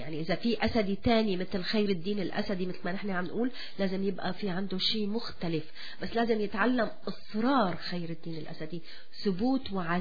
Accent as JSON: {"language": "Arabic", "town": "Aleppo", "region": "Aleppo Governorate", "country": "Syria", "moved": "yes", "said": "طبعا نحن كحلبية أو كسوريين صرنا كمان ننقب وراك"}